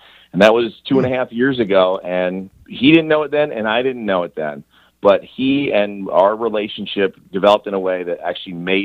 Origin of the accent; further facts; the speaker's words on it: New Jersey, United States; I grew up in New Jersey, so college sports wasn't really a big deal.